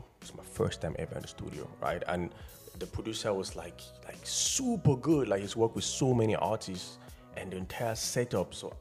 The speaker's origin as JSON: {"language": "English", "town": "Yaoundé", "region": "Centre", "country": "Cameroon", "tie": "born or raised there", "said": "So I grew up in Yaoundé, but as an English speaking person, so I grew up learning English and French simultaneously."}